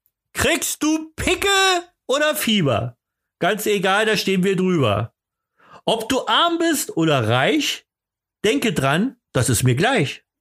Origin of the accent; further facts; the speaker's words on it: East Germany, Germany; Nee, die hießen früher bei uns im Osten, hießen die Lackbilder.